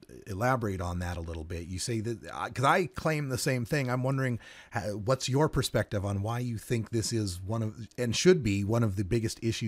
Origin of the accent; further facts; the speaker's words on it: Oregon, United States; the other thing that happened in 2014 that's near and dear to my heart was my home state of Oregon